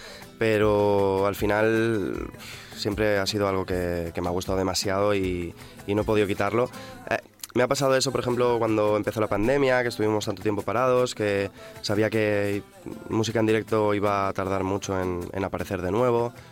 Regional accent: Valencian Community, Spain; Soy valenciano, más o menos, al final.

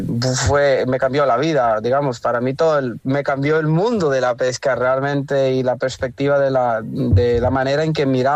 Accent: Limón, Costa Rica; yo soy de Costa Rica, soy de la parte del Caribe, de Limón

